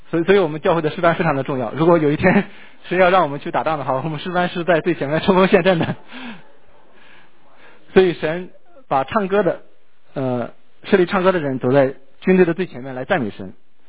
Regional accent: China; 就是我们从大陆来的人，我们在国内可能上政治课学过这么一段话

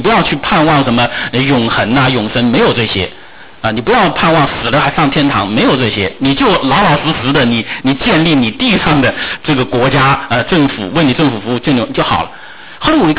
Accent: China; 因为我从小在中国大陆是受这样的教育长大的

